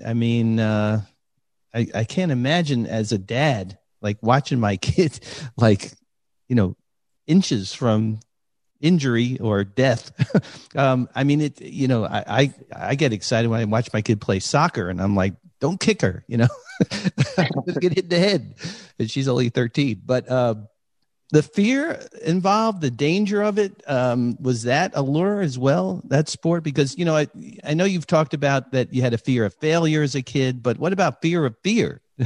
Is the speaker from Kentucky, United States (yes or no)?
no; New York, United States; Being a New Yorker, I don't know why, but I just never did.